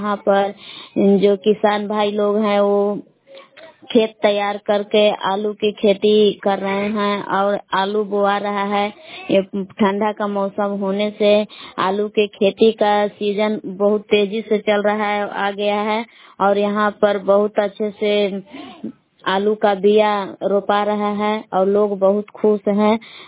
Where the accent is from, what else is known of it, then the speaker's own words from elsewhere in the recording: Belaon, Bihar, India; मैं ग्राम बेलाव जिला कैमूर भभुआ के निवासी हूँ।